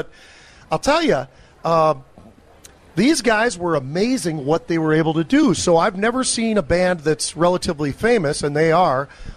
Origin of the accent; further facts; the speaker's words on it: San Francisco, California, United States; also born or lived in Minnesota; And I grew up a football freak when I was a young boy growing up in San Francisco, then moved to Minnesota.